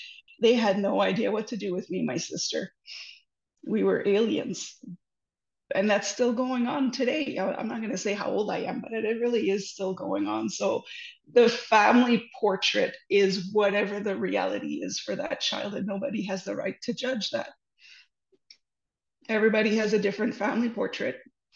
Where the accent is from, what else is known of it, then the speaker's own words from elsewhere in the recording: Canada; I am a Canadian, I'm from Canada